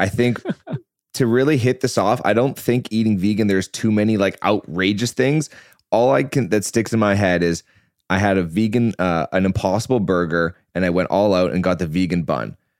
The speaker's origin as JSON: {"language": "English", "town": "Vancouver", "region": "British Columbia", "country": "Canada", "said": "I'm from Vancouver"}